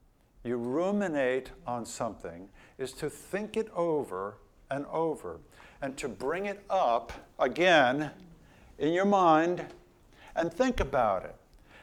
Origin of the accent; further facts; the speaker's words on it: New Jersey, United States; As you know, I grew up in New Jersey, and this is a picture of a Jersey cow.